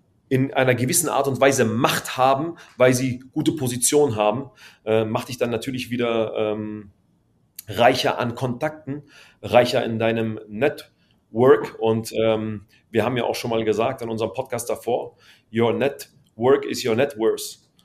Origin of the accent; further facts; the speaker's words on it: Palestine; German is a second language; Vor allem ich als Palästinenser